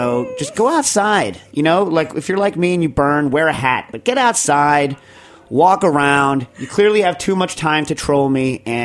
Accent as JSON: {"language": "English", "region": "New York", "country": "United States", "said": "Oh, I mean, I'm a New Yorker, so vintage."}